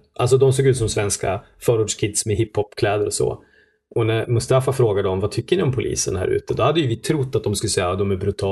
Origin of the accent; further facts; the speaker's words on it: Sweden; Men man märks att man som svensk, man hajar man till när man ser ett kravallfordon med en plog